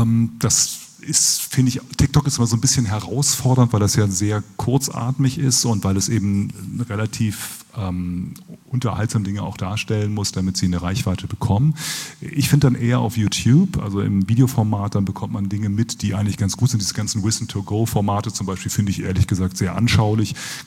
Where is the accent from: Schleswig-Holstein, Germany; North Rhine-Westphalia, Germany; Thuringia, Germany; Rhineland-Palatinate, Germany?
North Rhine-Westphalia, Germany; ich bin Rheinländer und ein echter Rheinländer, kölsche Jungen, der kann nicht einfach so verlanzt werden.